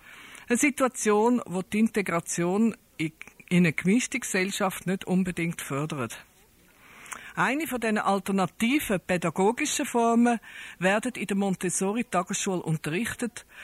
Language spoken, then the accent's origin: German; Switzerland; Zwar sind wir Schweizer immer wieder stolz auf unsere Aufgeschlossenheit, auf unsere Fortschrittlichkeit fast auf allen Gebieten